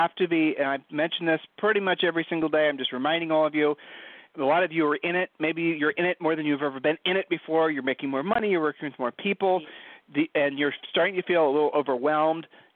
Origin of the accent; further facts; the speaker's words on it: Ohio, United States; We're from Ohio, so I shared the saying with you.